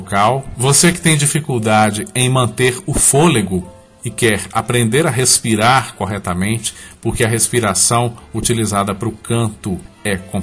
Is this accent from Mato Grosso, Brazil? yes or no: no; Sete Lagoas, Minas Gerais, Brazil; canção de minha autoria, intitulada … onde eu faço uma homenagem à minha terra natal, Sete Lagoas, Minas Gerais.